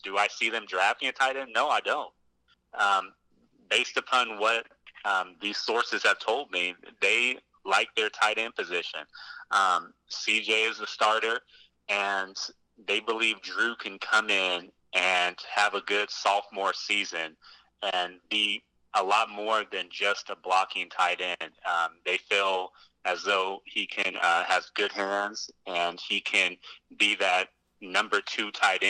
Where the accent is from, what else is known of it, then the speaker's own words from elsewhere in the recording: California, United States; now in Cincinnati, United States; yes, I live in Cincinnati and I cover the Bengals, but I'm from California, so can I keep my